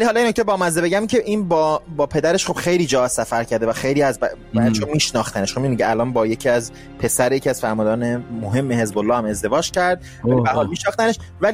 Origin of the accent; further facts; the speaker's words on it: Iran; بگم منم به عنوان یک ایرانی